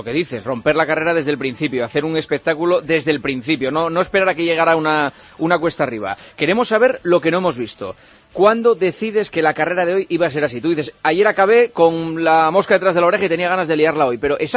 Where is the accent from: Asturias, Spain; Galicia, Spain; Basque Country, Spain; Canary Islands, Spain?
Asturias, Spain; Sí, yo también, y soy asturiano